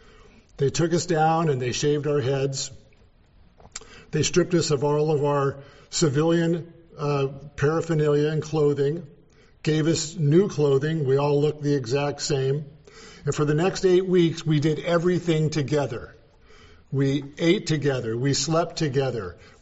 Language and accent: English; California, United States; I came from California, of course, you get the idea.